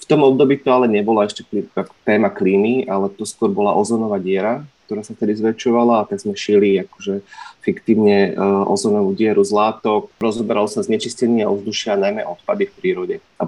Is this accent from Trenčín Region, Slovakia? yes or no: yes; Nové Mesto nad Váhom, Trenčín Region, Slovakia; ja som z Nového mesta nad Váhom, a nedalekej obci Čachtice bolo ekocentrum.